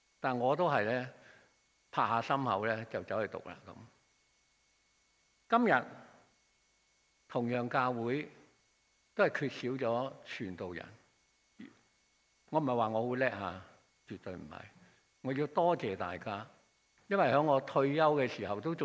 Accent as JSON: {"language": "Chinese", "country": "China", "said": "我們中國人說命運，其實命這個字呢，或者聽天由命呢，不是那麼迷信那麼消極的"}